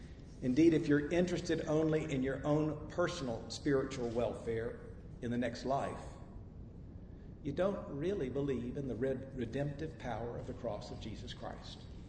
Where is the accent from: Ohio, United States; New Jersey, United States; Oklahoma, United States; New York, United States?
Oklahoma, United States; Ponca City; in my hometown of Ponca City, Oklahoma, the civil rights movement wasn't very much present to us.